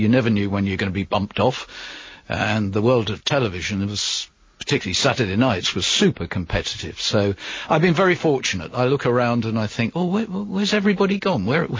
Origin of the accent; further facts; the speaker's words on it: East of England, United Kingdom; when I was growing up in Essex in the 1960s, my parents, who were both teachers